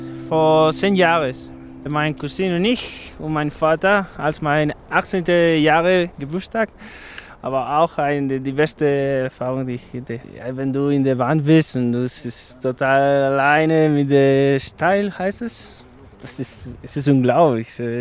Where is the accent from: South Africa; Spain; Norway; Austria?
Spain; Madrid, Community of Madrid; German is a second language; now in Stuttgart, Germany; Wir kommen aus Madrid, aber seit langem, wir kommen hier jeden Sommer.